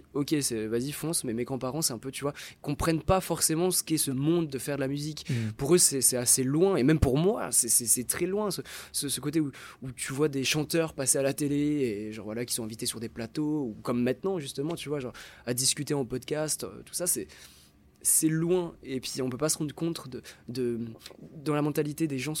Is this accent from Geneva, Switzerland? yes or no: no; Valais, Switzerland; comme je suis de Suisse, du Valais, c'est un peu les Alpes, on a grandi avec